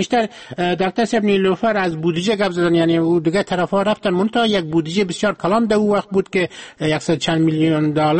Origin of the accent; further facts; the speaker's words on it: Afghanistan; ما نقطه نظر یک شخص که از افغانستان هستیم